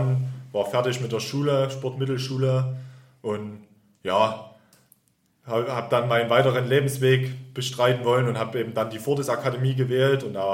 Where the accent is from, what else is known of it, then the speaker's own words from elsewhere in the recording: Oberlungwitz, Saxony, Germany; ich bin vor 2 Jahren nach Chemnitz gezogen, habe gedacht, das lohnt sich etwas mehr. Bin jetzt wieder zurück in meine Heimatstadt Oberlungwitz gezogen.